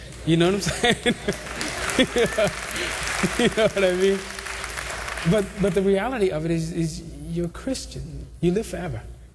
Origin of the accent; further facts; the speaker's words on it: Brooklyn, New York, United States; So I'm driving around I grew up in Brooklyn, right? You know what I mean? So growing up in Brooklyn, this is a long time ago, so you know.